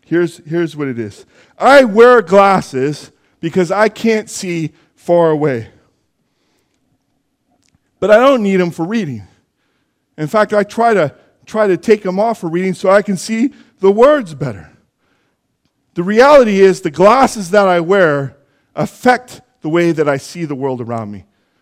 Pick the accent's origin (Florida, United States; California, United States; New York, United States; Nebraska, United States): California, United States; Jackson; also born or lived in Pontiac, Michigan; I grew up in California in a very small town up in the foothills, Jackson, California. But my first 8 years of my life, I spent in Pontiac, Michigan, in the city.